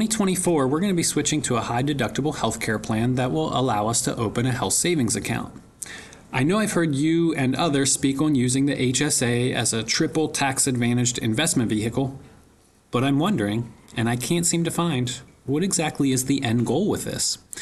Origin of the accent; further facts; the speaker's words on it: Pennsylvania, United States; I am from Pennsylvania.